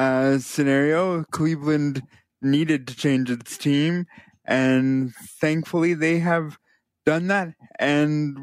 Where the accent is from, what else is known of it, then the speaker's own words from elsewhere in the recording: Brampton, Ontario, Canada; because I grew up in Brampton.